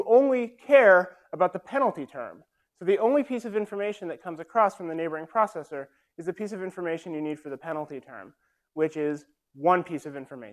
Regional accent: Colorado, United States; I'm from Colorado, so this is a Colorado supercomputer, Janus.

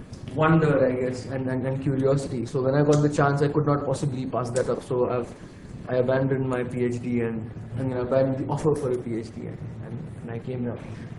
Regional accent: India; also born or lived in Belgium / Scotland; and I'm from India. I was born and brought up there.

